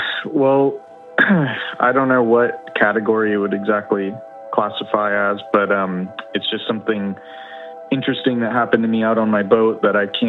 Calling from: Florida, United States; again from Florida.

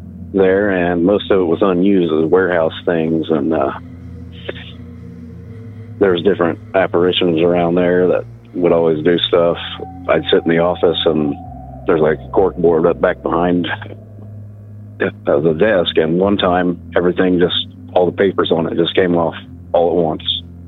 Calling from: Indiana, United States; from Indiana

